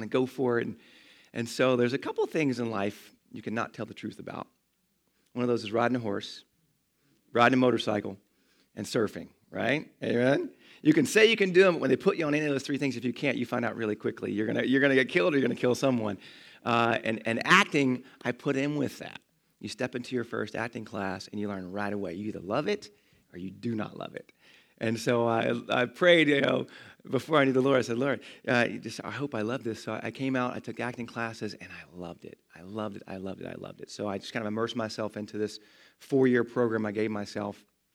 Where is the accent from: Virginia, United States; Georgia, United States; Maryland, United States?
Georgia, United States; also born or lived in Montgomery, Alabama; I'm a Georgia boy.